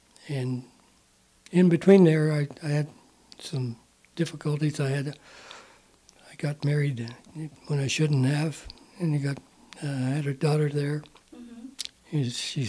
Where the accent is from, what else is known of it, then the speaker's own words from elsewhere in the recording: Kentucky, United States; born there; I'm born American. Born in Kentucky in 1943.